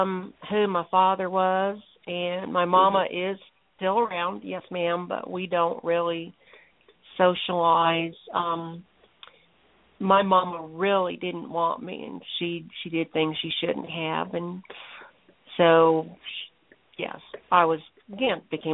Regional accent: Dallas, Texas, United States; I was born in Dallas, Texas. My mama didn't want me. So at 2 months old, I became, I don't know. I was raised by foster families my whole life.

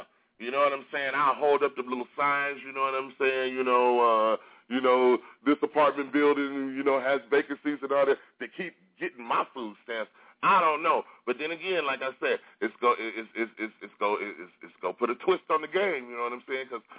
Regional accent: Detroit, Michigan, United States; the coordinates of my old house where I grew up in Detroit, Michigan.

